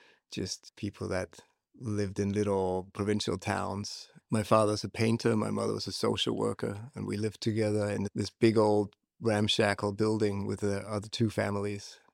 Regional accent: Central Denmark Region, Denmark; I grew up in the countryside in Jutland, just north of Viborg, which is pretty much dead in the middle of the country. This the country's old capital, as we like to call it. I grew up in a commune. Some people might call it a hippie commune.

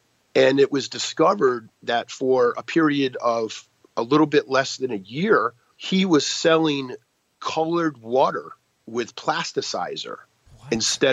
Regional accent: Yantai, Shandong, China; And there's really long lines now, and in Yantai, first off, the hospital in my hometown, can I swear on this podcast?

